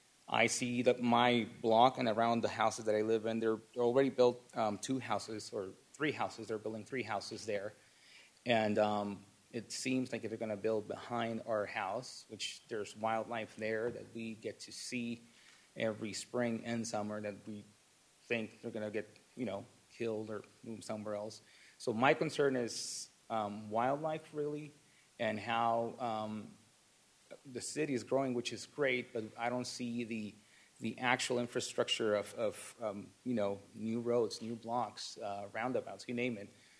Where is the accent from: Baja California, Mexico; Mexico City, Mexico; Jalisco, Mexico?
Baja California, Mexico; Tijuana; English is a second language; now in United States; I'm a naturalized U.S. citizen, born and raised in Tijuana. When I was born, the city was about 600,000 people living there. As of now, there's a little bit over 2 million people.